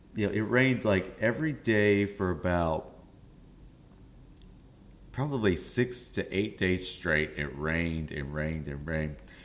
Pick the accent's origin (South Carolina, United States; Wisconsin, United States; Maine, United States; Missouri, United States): South Carolina, United States; Charleston; I'm from Charleston, South Carolina. I'm Greek. I have the Greek blood in me. I can't handle the cold.